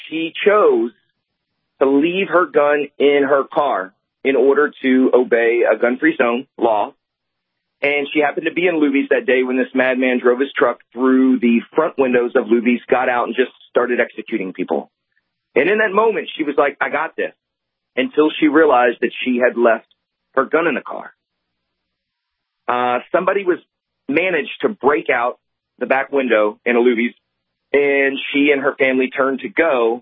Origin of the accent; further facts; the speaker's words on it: Houston, Texas, United States; I grew up in Texas, not too far from Killeen, in Houston.